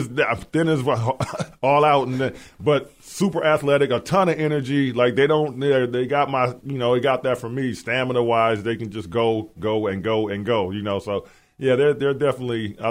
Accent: Flint, Michigan, United States; also born or lived in Milwaukee; I grew up in Flint. I stayed in Flint with my dad for a few years before I moved back to Milwaukee.

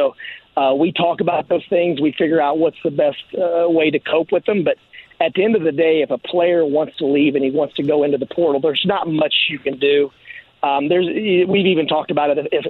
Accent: Terre Haute, Indiana, United States; born there; I was born in Terre Haute

